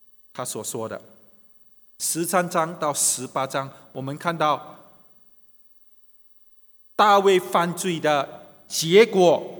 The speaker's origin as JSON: {"language": "Chinese", "country": "China", "said": "你会觉得比较亲切哈，可能是因为我是中国人"}